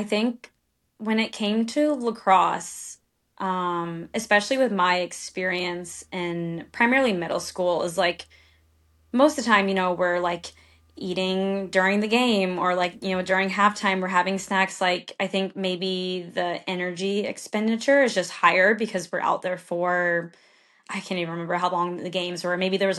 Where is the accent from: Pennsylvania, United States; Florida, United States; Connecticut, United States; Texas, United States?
Florida, United States; So I grew up in Florida, and we would travel a lot to like Northeast, in the summer for tournaments.